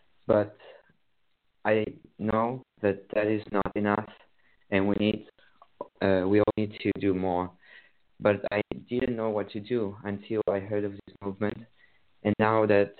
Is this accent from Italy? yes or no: yes; Italy; I am from Italy, as you mentioned.